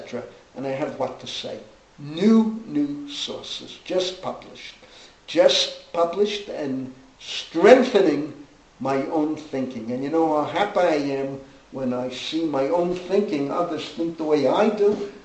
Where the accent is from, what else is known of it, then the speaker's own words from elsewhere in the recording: Bronx, New York, United States; you're from Boston, B'nai Akiva, I'm from the Bronx, B'nai Akiva